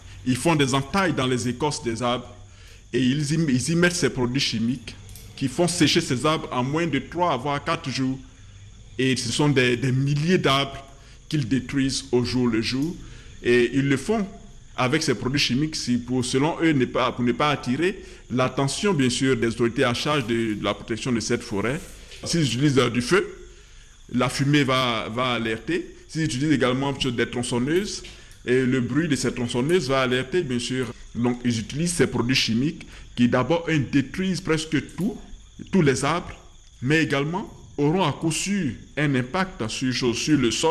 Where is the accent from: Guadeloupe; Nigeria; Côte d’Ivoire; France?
Côte d’Ivoire; Daobli, Montagnes; jeune riverain du parc national de Taï et de la forêt classée du Kavali. Je suis originaire donc de Taï, plus précisément du village de Daobli, village proche de la forêt classée du Kavali.